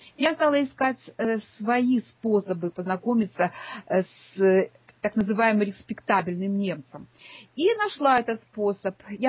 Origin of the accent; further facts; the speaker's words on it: Ukraine; also born or lived in Zaporizhzhia / Lviv; now in Germany; Я приехала в Германию с Украины. На Украине я жила в таких городах, как Запорожье и Львов.